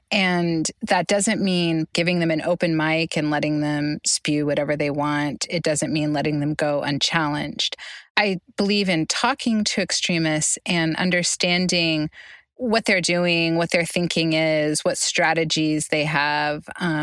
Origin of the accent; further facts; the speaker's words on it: Oklahoma, United States; Right now in several states, my home state, Oklahoma, being, you know, among them